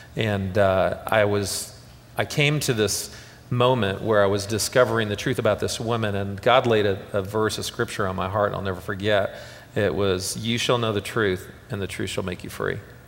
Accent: Seattle, Washington, United States; to my parents' house in Seattle. And which is where I grew up out in Washington State

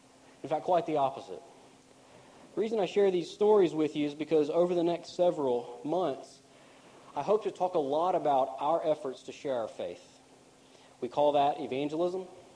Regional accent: Macon, Georgia, United States; I also believe that today it got up to 30 degrees in my hometown of Macon, Georgia.

